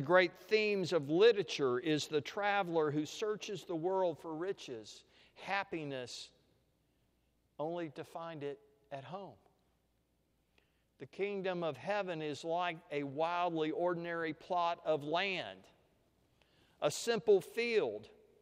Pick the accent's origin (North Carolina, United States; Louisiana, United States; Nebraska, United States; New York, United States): Louisiana, United States; now in Lufkin, United States; I grew up in Louisiana